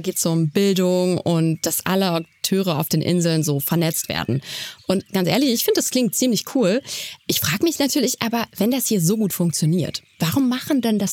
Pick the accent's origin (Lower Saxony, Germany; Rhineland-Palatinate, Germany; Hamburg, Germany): Lower Saxony, Germany; Ich komme ja aus Deutschland, bin in Niedersachsen aufgewachsen, auf einem kleinen Dorf und da gab es überall Landwirtschaft.